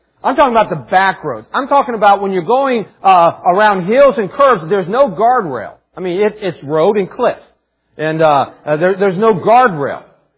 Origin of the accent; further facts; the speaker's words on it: West Virginia, United States; But anyways, so most of my life I grew up in West Virginia, especially my formative teen years.